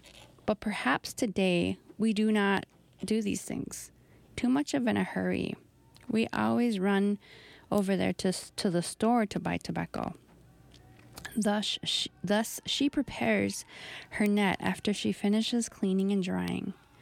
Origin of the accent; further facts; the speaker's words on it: Leech Lake Reservation, Minnesota, United States; It's there where I was raised on the Leech Lake Reservation